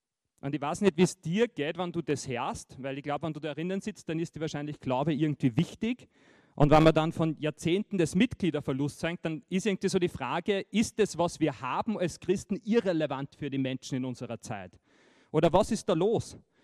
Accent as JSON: {"language": "German", "country": "Austria", "said": "bei uns in Österreich, merkt man auch schon langsam"}